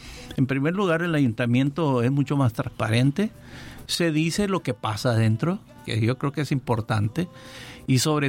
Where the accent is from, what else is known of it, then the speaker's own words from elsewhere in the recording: Baja California Sur, Mexico; Y bueno, Baja California Sur, mi tierra, pues quiero lo mejor para él.